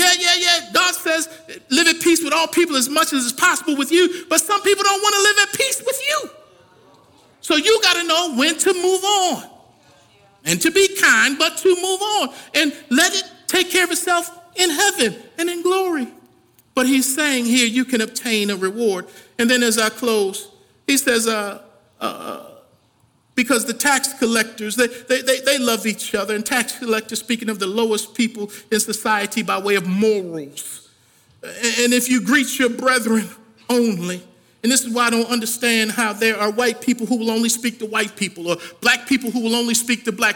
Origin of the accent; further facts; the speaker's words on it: Baltimore, Maryland, United States; I'm from Baltimore.